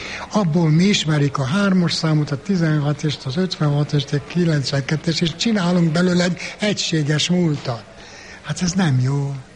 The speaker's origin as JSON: {"language": "Hungarian", "region": "Székely Land", "country": "Romania", "said": "Én székely vagyok, a legkeletibb magyar törzs egyik törzsökös tabja, amióta apám, anyám visszaemlékszik, és magam is, mind ott dőttünk fel, és odavalók vagyunk."}